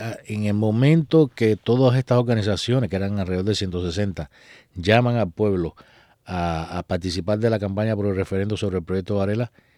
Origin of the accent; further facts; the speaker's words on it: Cuba; nosotros somos cubanos y tenemos todos los derechos hasta ahora